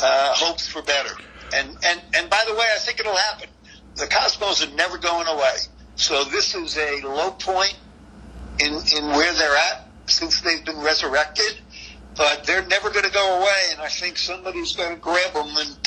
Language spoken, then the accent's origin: English; New York City, New York, United States; I grew up in the Bronx, a Yankee fan, so this was a dream come true.